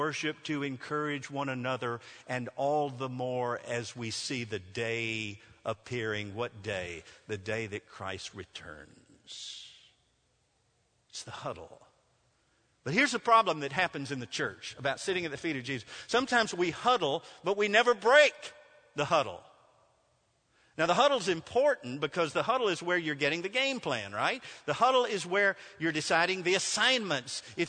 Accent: Nashville, Tennessee, United States; When I was growing up in Nashville as a boy, we used to go to all the Vandy games.

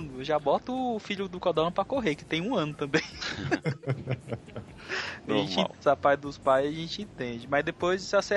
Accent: Brasília, Federal District, Brazil; Eu, aqui em Brasília, sou de Brasília também.

